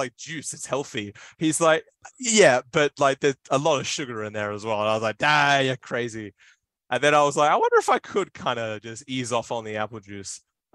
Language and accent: English; Australia; I don't think I'm very Australian in a lot of ways